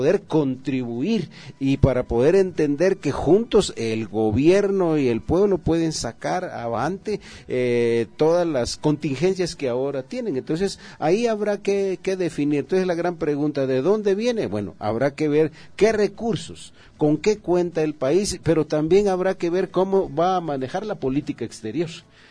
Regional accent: Guatemala; Nosotros en el 2015, como pueblo, como guatemaltecos, nos dejamos llevar

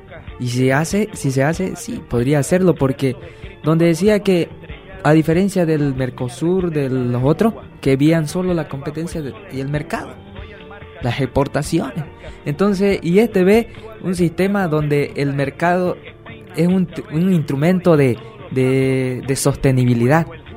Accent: Santa Ana, Santa Cruz, Bolivia; soy chiquitano igual, en la provincia de Velasco, en el cantón Santa Ana, mi familia, mi pueblo querido, con cultura viva hoy en día, todavía se vive.

